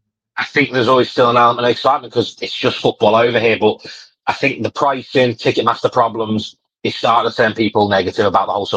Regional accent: North West England, United Kingdom; now in London, United Kingdom; I mentioned I'm from the Northwest.

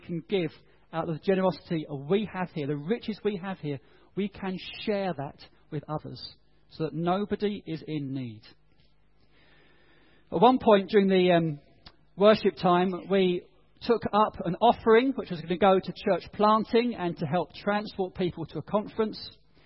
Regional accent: United Kingdom; I'm British, you know.

